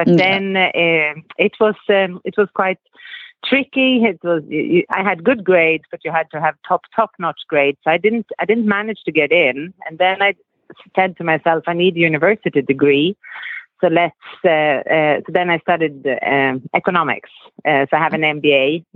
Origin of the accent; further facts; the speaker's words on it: Sweden; now in Texas, United States; Yes, that's right. I still have my accent. I live in Texas, but I just can't get that Texas accent yet.